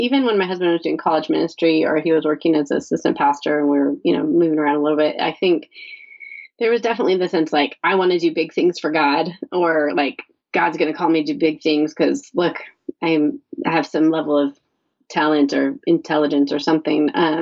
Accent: California, United States; also born or lived in Salt Lake City, United States; So the book really started, I think, when we moved from Salt Lake City, Utah, back to the Southern California suburbs in Orange County, which is where both my husband and I grew up.

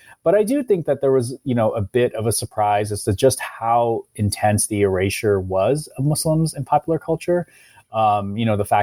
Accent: Ohio, United States; You know, I was a kid growing up in Ohio, you know, watching MTV every day

